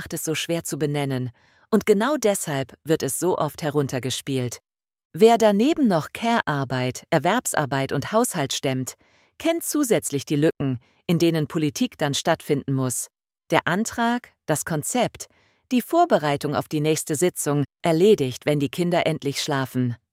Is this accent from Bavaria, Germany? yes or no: no; Unna, North Rhine-Westphalia, Germany; Während meines Studiums habe ich eine Zeit lang in Dortmund gewohnt und aus Unna fährt man ja ohnehin gerne mal samstags in die große Stadt, sodass ich seit meiner Kindheit oft in Dortmund unterwegs gewesen bin.